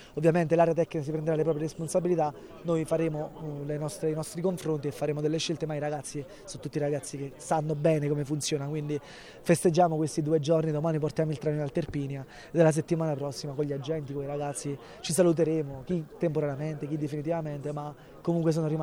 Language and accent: Italian; Campania, Italy; E per me, capito, che sono irpino, dico, non abbiamo nulla da invidiare paesaggisticamente a tutto il territorio mondiale.